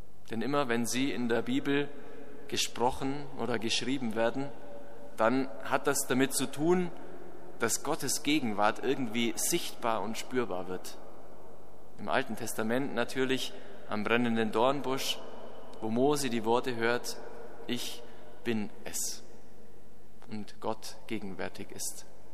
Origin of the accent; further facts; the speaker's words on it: Bavaria, Germany; an eine Situation aus meiner Kindheit im Allgäu, wo ich herkomme. Da gibt es große und heftige Gewitter